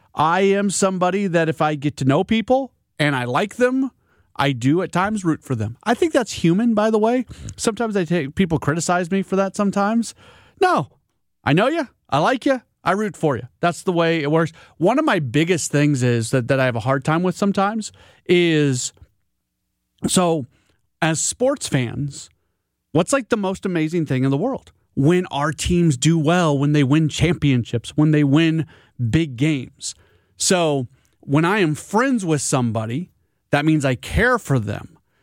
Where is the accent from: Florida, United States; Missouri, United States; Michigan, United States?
Missouri, United States; St. Louis; also born or lived in Milwaukee; people knew that I came here from Milwaukee, even though I grew up in St. Louis.